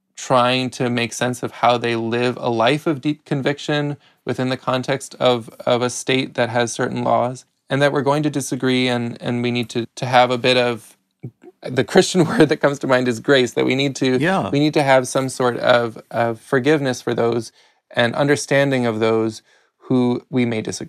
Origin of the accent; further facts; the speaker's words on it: Chicago, Illinois, United States; I grew up outside of Chicago and went to public schools that were majority Hispanic. And I myself am a gringo. I did not grow up speaking Spanish.